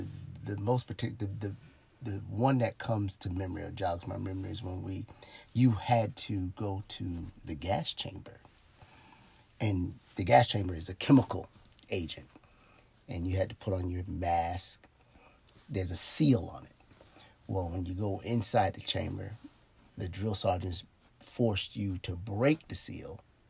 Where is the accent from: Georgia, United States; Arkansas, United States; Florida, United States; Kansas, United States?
Florida, United States; Jupiter; I grew up in a small town. Well, at the time it was a small town called Jupiter, Florida.